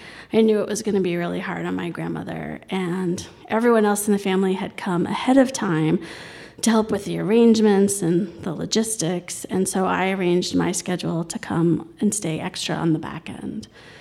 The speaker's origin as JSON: {"language": "English", "town": "New York City", "region": "New York", "country": "United States", "tie": "born or raised there", "said": "I grew up in New York City, and I came to Colorado every summer from the time I was 6 to 16"}